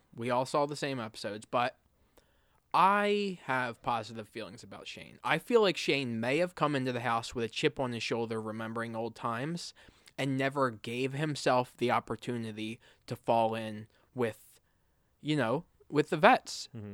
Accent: New Jersey, United States; Also, I'm not. I'm from New Jersey.

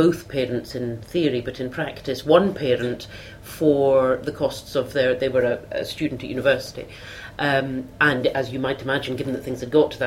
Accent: Scotland, United Kingdom; perhaps not sufficiently different for us as Scottish lawyers from the way we often work simply with our normal solicitor hat on

